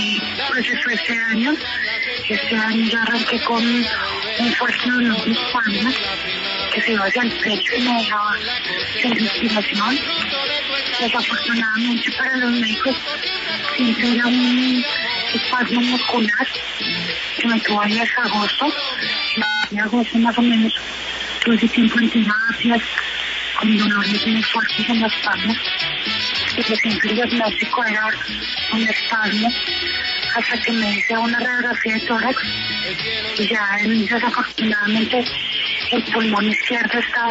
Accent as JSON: {"language": "Spanish", "region": "Bogotá", "country": "Colombia", "tie": "born or raised there", "said": "Les cuento que yo nací en Bogotá, que mi madre me llevó a vivir a un barrio llamado Pablo Neruda, que queda llegando a Ciudadén. Y en esa época pues me llevó a vivir de ahí hasta los 17 años."}